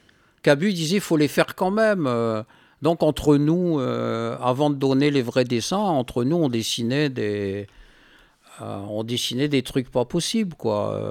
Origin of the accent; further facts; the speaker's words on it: Hauts-de-France, France; je viens du Nord-Pas-de-Calais, des Hauts-de-France, on a quand même les plus beaux nuages de France.